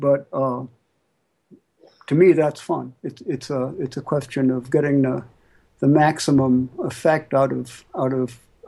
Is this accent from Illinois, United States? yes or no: yes; Chicago, Illinois, United States; also born or lived in Texas / New York / Philadelphia; I was born in Texas during the Second World War. I grew up in Chicago. I went to school in New York and lived for a while in Philadelphia and came up here in the early 70s.